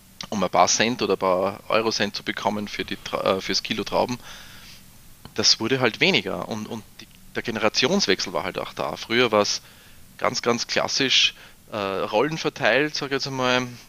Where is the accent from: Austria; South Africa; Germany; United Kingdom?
Austria; Lower Austria; diese Bewirtschaftung dieser steilsten Weingärten, die es gibt bei uns in Österreich. Und da haben wir halt die steilsten im Spitzer Graben